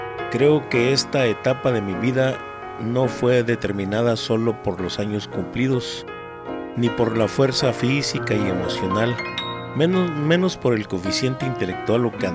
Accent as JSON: {"language": "Spanish", "town": "Nuevas Delicias", "region": "Chihuahua", "country": "Mexico", "tie": "born or raised there", "said": "se refiere a mi infancia vivida en colonia Nuevas Delicias, mi tierra de origen, y mi adolescencia que transcurrió en la Escuela Normal Rural de Salaices."}